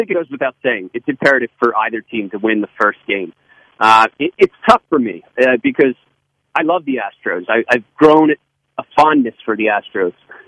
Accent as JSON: {"language": "English", "town": "Philadelphia", "region": "Pennsylvania", "country": "United States", "tie": "born or raised there", "said": "And, of course, I got to pull for my hometown team."}